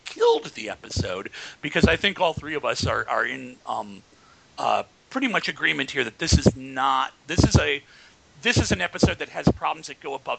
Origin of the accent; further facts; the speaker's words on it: Chicago, Illinois, United States; the Cubs are a National League team. I know they are because they're from my hometown.